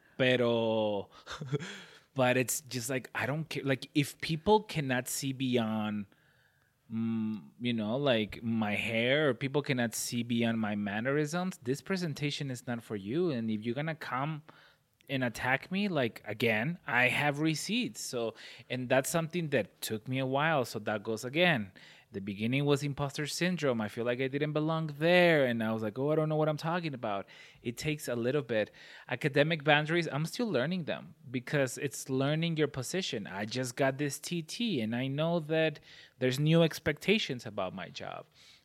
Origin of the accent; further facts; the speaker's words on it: Las Vegas, Nevada, United States; I now live in Washington State, and when I tell people I grew up in Las Vegas, they often look at me like they can't believe that there are people who actually live there.